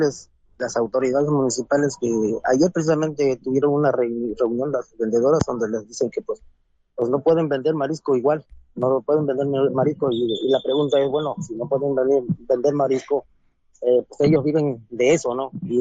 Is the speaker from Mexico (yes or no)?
yes; Pajapan, Veracruz, Mexico; Mira, nosotros somos del municipio de Pajapan.